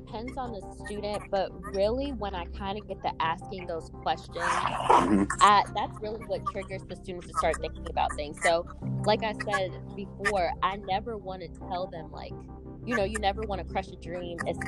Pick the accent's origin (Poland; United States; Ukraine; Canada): United States; Chicago, Illinois; I'm from Chicago.